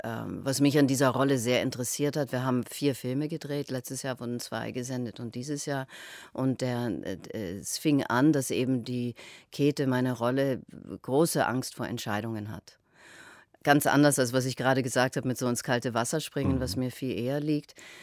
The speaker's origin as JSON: {"language": "German", "region": "Vienna", "country": "Austria", "tie": "born or raised there", "said": "Das ist die Wiener Herkunft auch. Das ist ja, ich bin ja in Grinzing groß geworden, wo die Heurigen sind."}